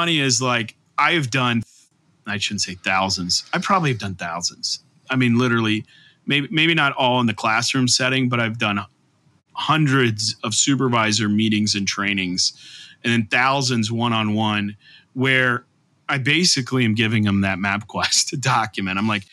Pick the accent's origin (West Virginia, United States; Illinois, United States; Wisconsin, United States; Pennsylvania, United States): Illinois, United States; And I grew up in Central Illinois and I worked in cornfields.